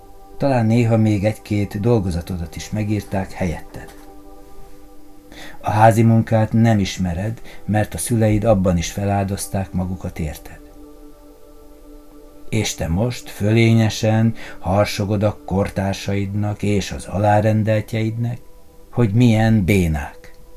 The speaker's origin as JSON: {"language": "Hungarian", "country": "Hungary", "said": "Mi magyarok vagyunk most Európában, de az egész világban is a szabadság megtestesítői."}